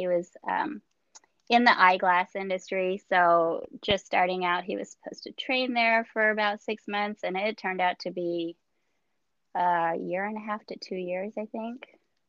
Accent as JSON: {"language": "English", "region": "Colorado", "country": "United States", "tie": "born or raised there", "also_born_or_lived": "South Korea", "said": "so I was born in Korea, near Seoul, South Korea. And I was adopted when I was 8. And then I lived in Colorado. I grew up in Colorado until the year 2000. I went to school in Denver."}